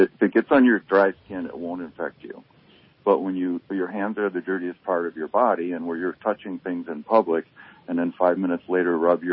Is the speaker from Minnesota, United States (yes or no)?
yes; Minnesota, United States; Well, and I'm from Minnesota. My family's still all back there